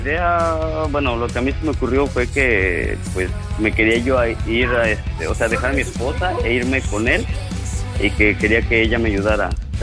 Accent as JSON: {"language": "Spanish", "region": "Tlaxcala", "country": "Mexico", "lives_now": "Mérida, Mexico", "said": "No, soy de Tlaxcala. Aquí estoy viviendo, vine de trabajar y pues aquí me quedé."}